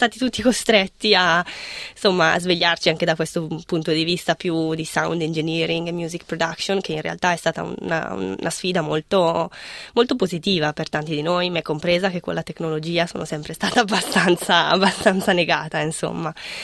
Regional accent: Albino, Lombardy, Italy; nel mio paese, Albino, in provincia di Bergamo

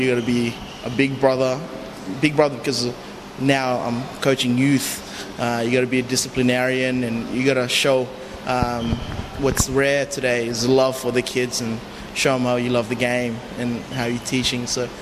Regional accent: Quezon City, Metro Manila, Philippines; now in Australia; my parents are from Samar in Visayas, both of them are from Catbulogan City, but I grew up in Quezon City, so I grew up there, migrated in Australia around about 2000.

